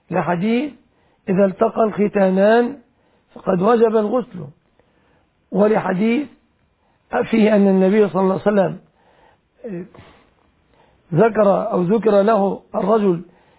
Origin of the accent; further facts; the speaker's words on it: Egypt; كالحادث في بلادنا مصر ويطعمونهم